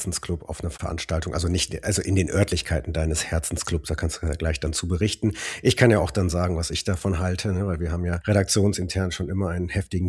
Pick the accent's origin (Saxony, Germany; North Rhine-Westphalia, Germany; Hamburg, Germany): North Rhine-Westphalia, Germany; Cologne; ich war hier in meiner Heimat Köln auch bei einem Branchentreff.